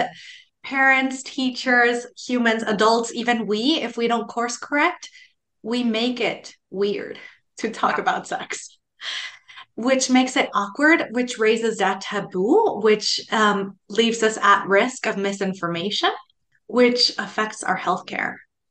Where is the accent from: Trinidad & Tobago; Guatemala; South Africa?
Guatemala; also born or lived in Mexico; now in United States; I'm from Guatemala. I lived in Mexico. I'm here in the US